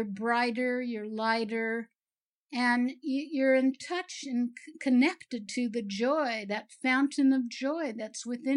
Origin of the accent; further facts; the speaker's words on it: Los Angeles, California, United States; the gate next to mine was going to board with people going from Heathrow to LAX, you know, my hometown.